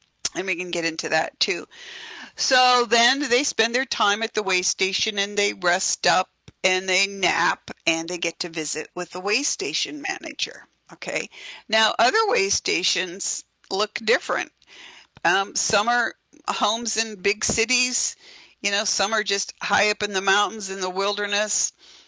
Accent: Oregon, United States; I grew up in Oregon, so I'm particularly fond of Douglas fir trees.

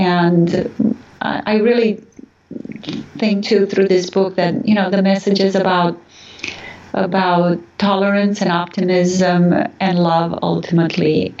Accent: Transylvania, Romania; I grew up in a very rich environment. So I didn't just grow up in Romania. I grew up in Transylvania, in a part of Transylvania that is very rich in traditions

